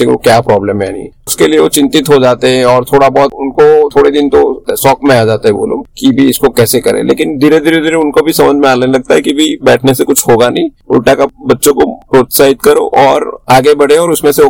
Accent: Surat, Gujarat, India; born there; मेरा जन्म हुआ था सूरत शहर में, जो गुजरात का एक अच्छा सा एक शहर है। और मैं एक मिडिल क्लास फैमिली से बिलोंग करता हूँ

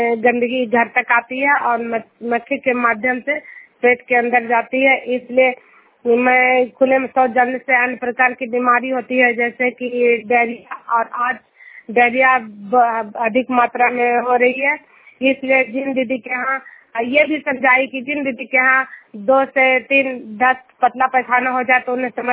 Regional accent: Juniyar, Bihar, India; मैं नालंदा जिला के हिंसा प्रखंड जुनियार गांव की निवासी हूँ

